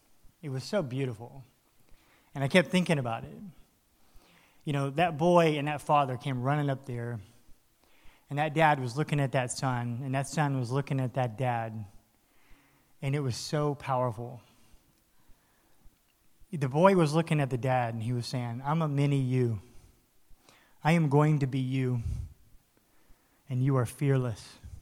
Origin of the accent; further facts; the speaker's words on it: Florida, United States; I'm from South Florida. I like to jump from really high places, you know.